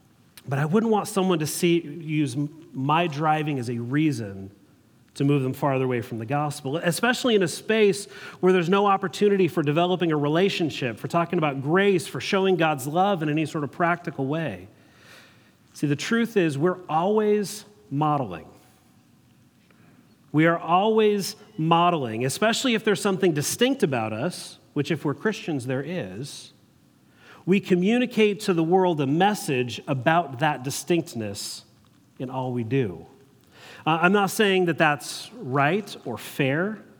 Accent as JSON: {"language": "English", "town": "Eugene", "region": "Oregon", "country": "United States", "tie": "born or raised there", "said": "I too have spent most of my life as growing up in Eugene and then moving here grumbling about California drivers."}